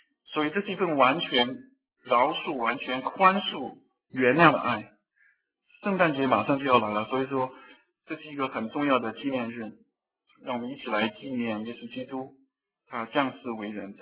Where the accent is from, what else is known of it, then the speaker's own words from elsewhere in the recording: China; 就好像我们中国人要过年一样